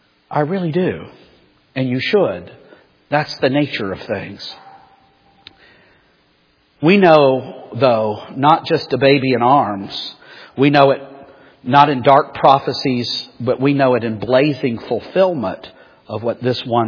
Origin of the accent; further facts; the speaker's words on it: Maine, United States; Literally, I'm a Mainer. I'm from Maine.